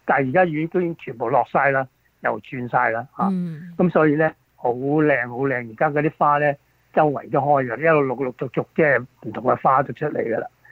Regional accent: China; 逢係節氣，我哋介紹湯水嘅啦，因為湯水最啱我哋中國人嘅嚇。

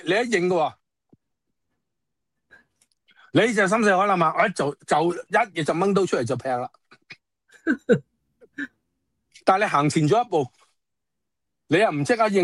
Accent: Hong Kong

